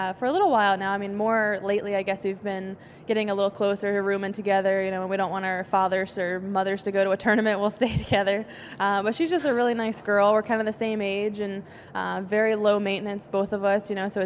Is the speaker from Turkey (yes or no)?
no; Florida, United States; Luckily, I'm from Florida, so it wasn't too bad.